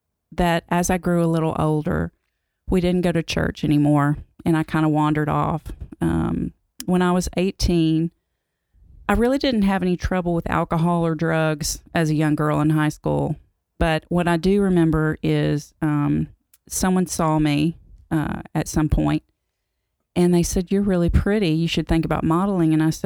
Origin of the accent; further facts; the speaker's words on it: Nashville, Tennessee, United States; I grew up originally in Nashville, Tennessee. My mom and dad were Baptist and Catholic.